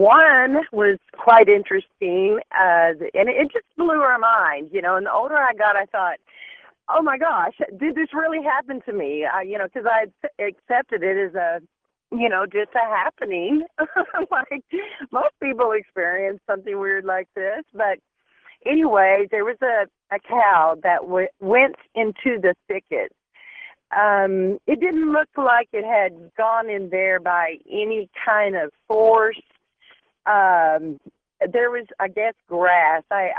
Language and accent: English; Blue Ball, Arkansas, United States; I was raised in Arkansas, Blue Ball, Arkansas, right in the middle of a valley of the Ouachita Mountains. And we had many cattle mutilations take place on our farm, and lots of farms close by.